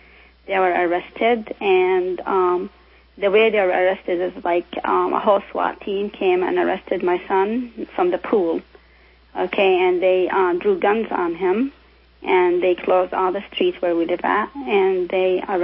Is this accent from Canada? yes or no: no; United States; born there; Actually, I was born in the United States